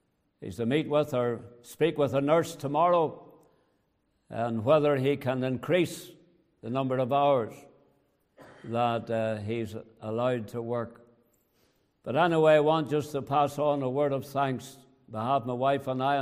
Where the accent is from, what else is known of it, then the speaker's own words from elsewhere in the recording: Northern Ireland, United Kingdom; now in Canada; We've been in Canada a total of 31 years. But I'm still an Ulster man, I'm not a Canadian. And it's good to be back home in Ulster once again.